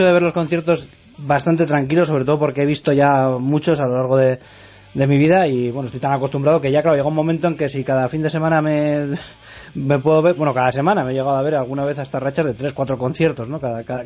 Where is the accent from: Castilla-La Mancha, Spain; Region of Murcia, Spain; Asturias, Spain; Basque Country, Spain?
Basque Country, Spain; Barakaldo; Nosotros somos de Baracaldo, o sea, estamos al lado.